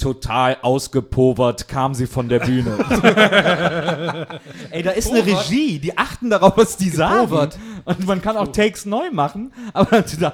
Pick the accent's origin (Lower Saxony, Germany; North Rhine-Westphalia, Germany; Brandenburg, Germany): North Rhine-Westphalia, Germany; Wesseling; ich komme ja aus Wesseling zwischen Köln und Bonn.